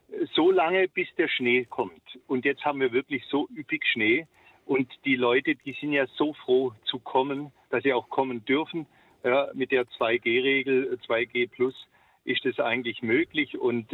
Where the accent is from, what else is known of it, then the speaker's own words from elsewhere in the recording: Hinterzarten, Baden-Württemberg, Germany; now in Feldberg, Germany; Ich komme zwar ursprünglich aus Hinterzarten und viele assoziieren … mit Hinterzarten, aber ich bin jetzt schon über 20 Jahre hier am Berg heimisch geworden